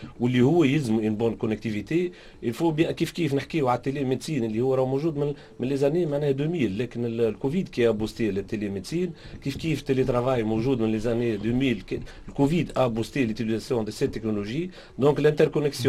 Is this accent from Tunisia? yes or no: yes; Tunisia; البوتونسيال هيومان الي لا عندنا في تونس